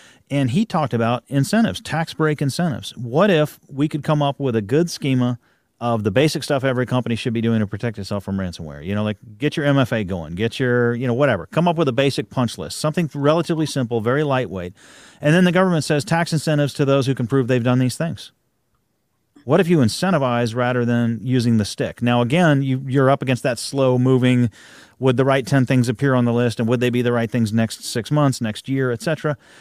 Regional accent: Texas, United States; it's not just because I'm a Texan

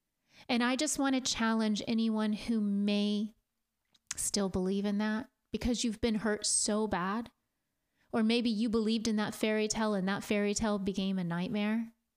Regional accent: Kansas, United States; also born or lived in Oklahoma; this little girl in growing up in Kansas and other places like Oklahoma and wherever we were at the time, at different times of my upbringing

